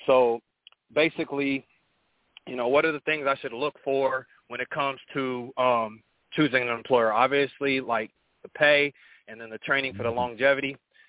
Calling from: Denver, Colorado, United States; from Denver.

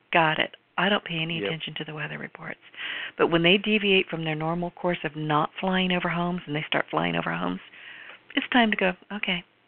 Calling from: Louisiana, United States; So, listen, I'm in southwest Louisiana. I'm 13 miles from the Gulf as a crow flies.

